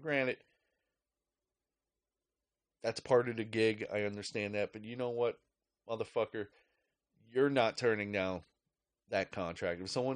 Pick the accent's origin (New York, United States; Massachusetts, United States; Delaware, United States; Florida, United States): New York, United States; I was born in New York, spent the first few years of my life there, grew up in the streets. Most of you people are still there. New York is tough.